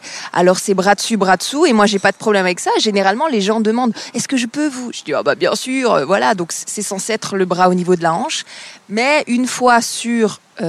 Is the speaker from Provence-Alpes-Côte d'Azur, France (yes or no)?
no; Grand Est, France; je passe la moitié de mes semaines à Paris et l'autre moitié chez moi, en Alsace.